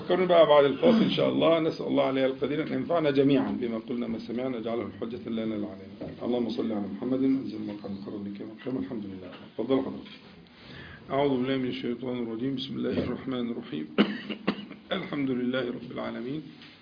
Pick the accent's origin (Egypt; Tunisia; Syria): Egypt; accent: Egyptian; وإحنا كمصريين بننطق الجيم بالطريقة دي، يعني دي جيم مصرية.